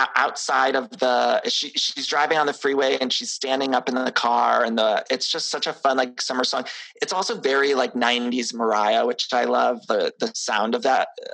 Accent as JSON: {"language": "English", "region": "Ohio", "country": "United States", "tie": "born or raised there", "said": "for a kid like me in Ohio, I grew up outside of Cleveland."}